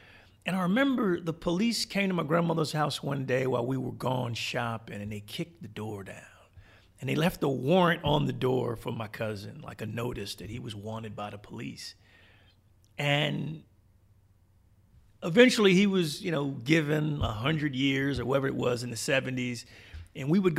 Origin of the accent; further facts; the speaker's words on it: Wilmington, Delaware, United States; I grew up in Wilmington, Delaware. It's like a chocolate city right outside of Philadelphia, Pennsylvania.